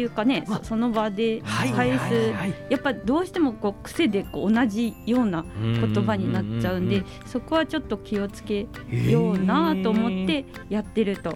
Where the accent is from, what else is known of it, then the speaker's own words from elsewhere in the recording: Iwate, Japan; moved away as an adult; 出身は岩手県ですね。